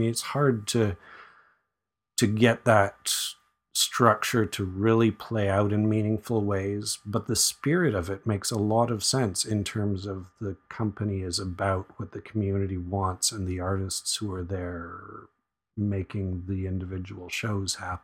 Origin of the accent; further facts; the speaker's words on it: Guelph, Ontario, Canada; now in Gatineau, Canada; I'm originally from Guelph, now from Gatineau, working around Ottawa